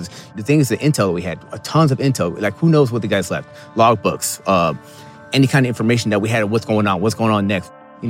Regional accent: United States; it makes me, as an American, it makes me sad to be an American.

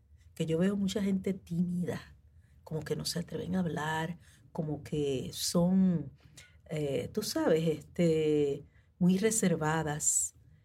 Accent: Santurce, Puerto Rico; soy de Santurce, nací en Santurce, en la Parada 21, en el Hospital Municipal, que hoy día es un tremendo museo.

